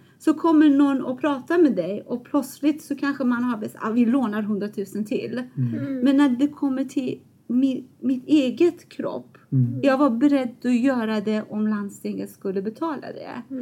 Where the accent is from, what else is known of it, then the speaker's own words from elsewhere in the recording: Iran; Swedish is a second language; now in Sweden; Det är ju absolut största vändpunkten i mitt liv. Men jag tycker att det var inte jag som bestämde.